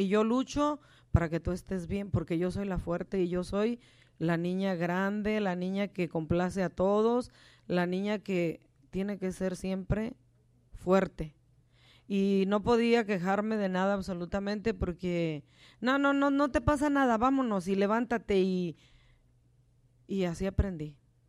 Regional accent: Mexico; moved away; Esto no es como yo pensaba cuando yo me vine de México.

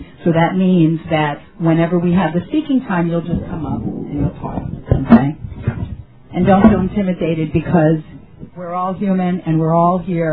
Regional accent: Los Angeles, California, United States; I am from Los Angeles, Sherman Oaks to be specific. So it's the San Fernando Valley. We have a lot of Valleyites here.

